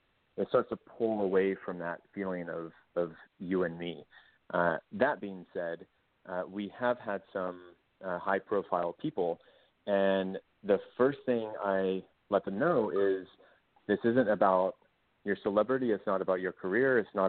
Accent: Driftwood, United States; the name is I'm from Driftwood, because I was you know, fortunate enough to be born into a town with an amazing name.

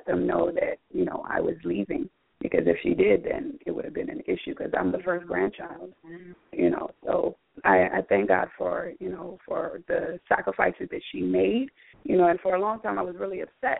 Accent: Sierra Leone; growing up in Sierra Leone, growing up in the community, you know, like, for example, I always use myself. For example, my mother was a Christian and my father is a Muslim.

